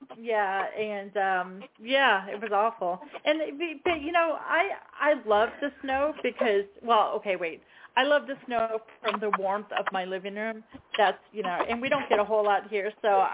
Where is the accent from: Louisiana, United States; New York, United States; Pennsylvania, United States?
New York, United States; Yeah, I grew up in upstate New York, so.